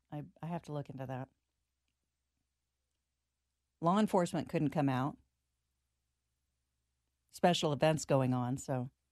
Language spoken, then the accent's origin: English; California, United States; I'm from California. I go to California all the time. Unfortunately, my family is still there. I'm trying to get them over here, but it's tough.